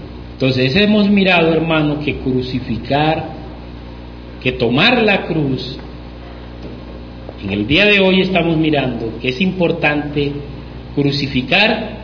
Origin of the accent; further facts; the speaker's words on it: Colombia; No, nosotros es como si un europeo viniera aquí a decirnos a nosotros qué debemos hacer nosotros como colombianos.